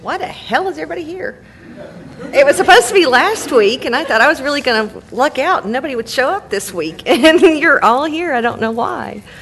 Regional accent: Cedartown, Georgia, United States; I grew up in Cedartown, Georgia, which is up in northwest Georgia. And I think it's a little bit unusual that I had, like, the most perfect childhood. I grew up on a dairy farm.

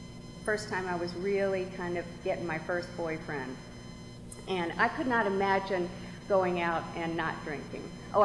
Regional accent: Atlanta, Georgia, United States; born there; I was born 100 years ago in Atlanta. Thanks. I was born in St. Joseph's Hospital, back when it was downtown, into a family, an Irish Catholic family

